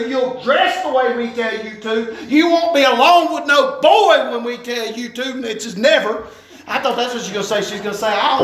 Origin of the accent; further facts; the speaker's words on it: the South, United States; That would be really hard for me because I'm from the South and we like to eat.